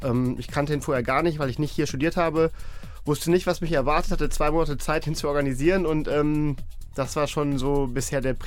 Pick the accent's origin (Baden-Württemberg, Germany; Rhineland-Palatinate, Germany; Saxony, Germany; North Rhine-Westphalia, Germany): North Rhine-Westphalia, Germany; Dortmund; Und also ich bin gebürtiger Dortmunder und habe dann für 3 Jahre hier bei einem großen Breitensportverein in Dortmund als Projektmanager gearbeitet.